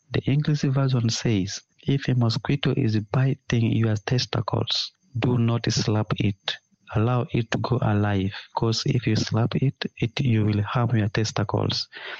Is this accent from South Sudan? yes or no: yes; Central Equatoria, South Sudan; from Lujulo Payam of Morobo County, Central Equatoria State. My proverb is in Kelico language